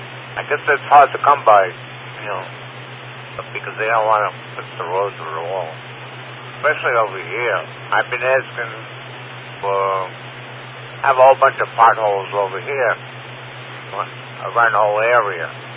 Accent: Baldwin, New York, United States; now in Belmore, United States; It's in Belmore. I've been here about 30 years, I guess. I grew up on Baldwin, right out of the southern state.

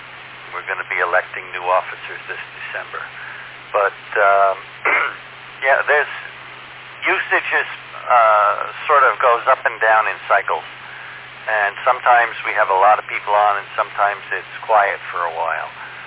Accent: Thomaston, New York, United States; also born or lived in Great Neck / Bayside; I got married and moved from Great Neck to Bayside until I got divorced. I grew up in Thomaston on Valley View Road.

